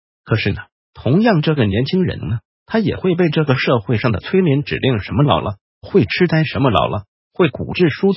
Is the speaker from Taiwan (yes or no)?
yes; Taiwan; 我觉得我们台湾人好喜欢把自己的情绪的责任推卸给别人对不对？